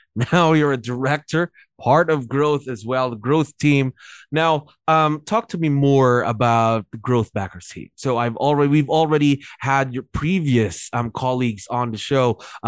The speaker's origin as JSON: {"language": "English", "region": "north", "country": "Philippines", "said": "Quezon City, not really familiar. I'm from the north, actually."}